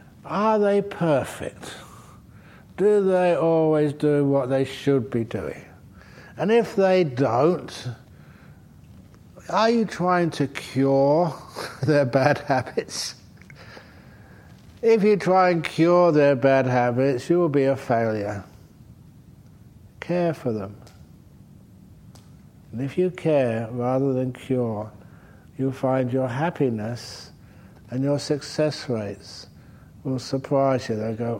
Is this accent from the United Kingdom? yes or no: yes; England, United Kingdom; I'm English